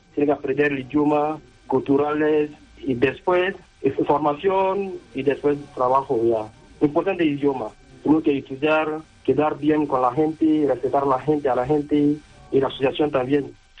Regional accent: Côte d’Ivoire; now in Spain; yo soy de Costa de Marfil y llegué a España hace 1 año, 3 meses casi

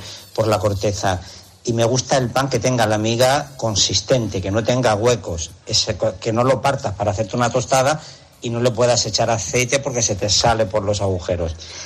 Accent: Cazorla, Andalusia, Spain; En mi pueblo, en Cazorla, había dos panes de toda la vida

